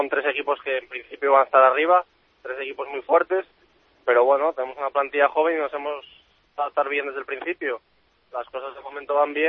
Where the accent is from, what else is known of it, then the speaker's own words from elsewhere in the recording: Asturias, Spain; yo vengo de Asturias, ahí también hay un derbi que es el Sporting Oviedo, tuve la suerte de jugar un par de días con el filial